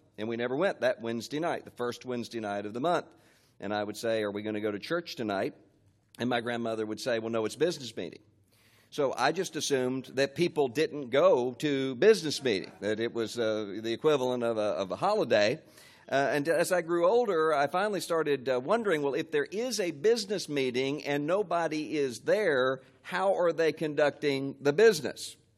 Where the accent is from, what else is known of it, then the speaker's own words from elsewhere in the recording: Biloxi, Mississippi, United States; I was down in my hometown of Biloxi, Mississippi, where I went to be with my grandmother